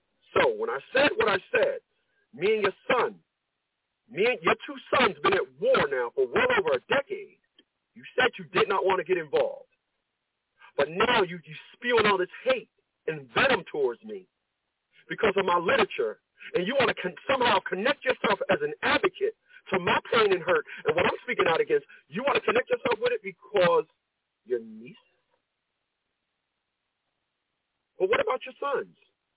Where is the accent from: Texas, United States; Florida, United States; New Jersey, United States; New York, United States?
New Jersey, United States; Newark; I have never met a woman where I'm from, and I'm from Newark, New Jersey, that did that.